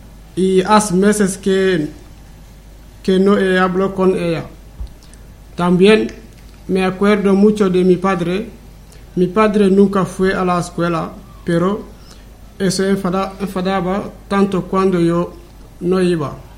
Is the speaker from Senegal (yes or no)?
yes; Casamance, Senegal; born there; first language Jola; Spanish is a second language; Yo nací en Casamas. Casamas es un pueblo de Senegal. Es una maravilla. Soy de la etnia Diola. Nuestra lengua es Diola. Pero también puedo hablar en francés, Wolof